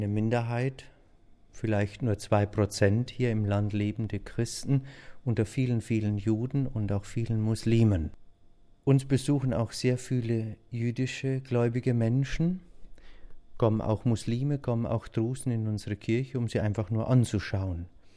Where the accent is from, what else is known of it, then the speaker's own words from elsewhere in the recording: Bavaria, Germany; meine Heimat ist Bayern, ist das Dorf, wo ich mit meinen Eltern eben groß geworden bin.